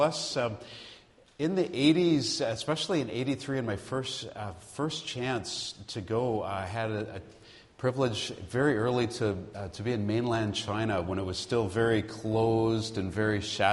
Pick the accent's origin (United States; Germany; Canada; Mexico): Canada; Toronto, Ontario; the Lord called us back to where I grew up in Toronto.